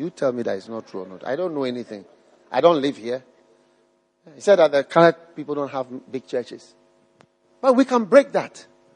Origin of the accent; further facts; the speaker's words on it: Switzerland; English is a second language; I want to invite you all to visit Switzerland, my home country.